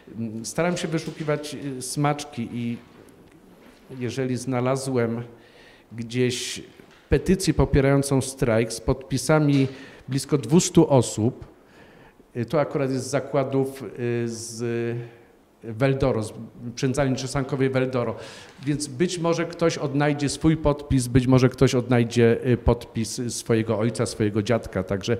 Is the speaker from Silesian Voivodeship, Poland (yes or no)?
yes; Bielsko-Biała, Silesian Voivodeship, Poland; Jestem z Bielska-Białej, więc wiem, co się do tej pory ukazywało.